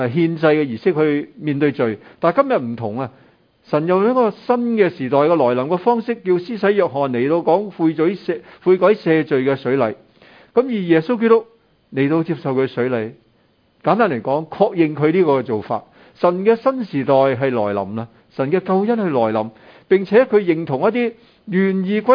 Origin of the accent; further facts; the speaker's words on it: China; 我哋中国人咧啲孔家啊或者儒家嗰啲咧即系道理仲更加丰富啦